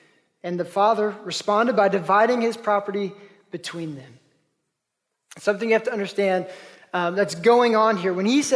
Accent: Oklahoma, United States; I grew up in Oklahoma.

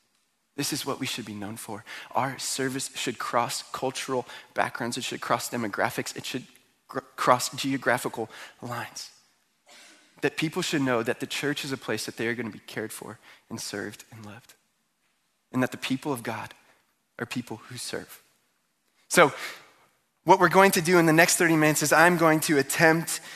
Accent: Connecticut, United States; The one restaurant that I heard the most about while I grew up in Connecticut

